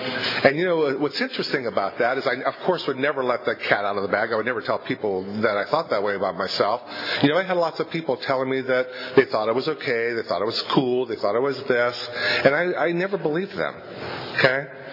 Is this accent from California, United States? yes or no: yes; Fresno, California, United States; Well, I grew up in Fresno, and I'm Italian, Catholic, grew up in a house out in, you know, about 3 miles west of Rodney Park, exactly, actually.